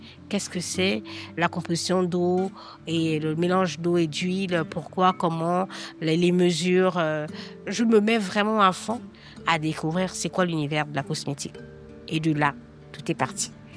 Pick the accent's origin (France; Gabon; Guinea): Gabon; Libreville, Estuaire; also born or lived in Mivoula; je suis née à Mivoula, au Grand Nord, du Wolentem, au Gabon. Et j'ai grandi à Libreville.